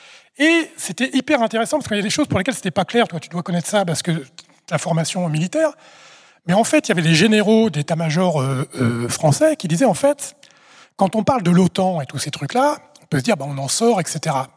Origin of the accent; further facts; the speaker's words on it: France; Mais en plus, nous, on est français, on se rappelle de la ligne Maginot.